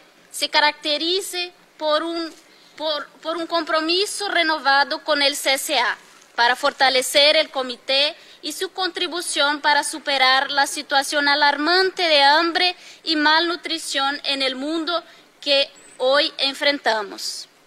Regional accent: Brazil; de la Vía Campesina. Vengo desde Brasil

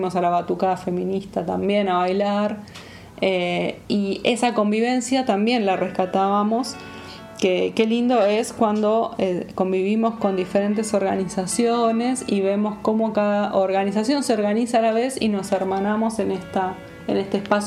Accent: Argentina; yo por mi parte porque soy argentina

